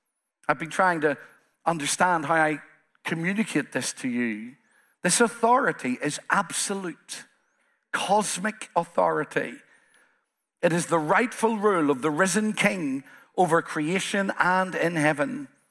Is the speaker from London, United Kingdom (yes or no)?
no; Northern Ireland, United Kingdom; I'm the Ulsterman.